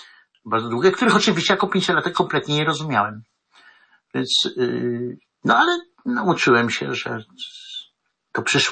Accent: Chełmża, Kuyavian-Pomeranian Voivodeship, Poland; Ja wychowałem się w Chełmży, tam jest przepiękny kościół gotycki, przepiękny, a to było lata 60.

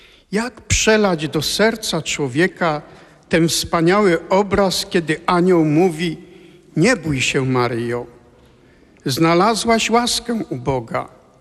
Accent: Malczyce, Lower Silesian Voivodeship, Poland; born there; Urodziłem się na Dolnym Śląsku w parafii Malczyce.

